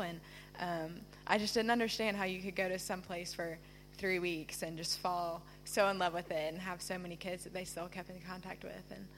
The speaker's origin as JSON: {"language": "English", "town": "Greenville", "region": "South Carolina", "country": "United States", "said": "Greenville, South Carolina."}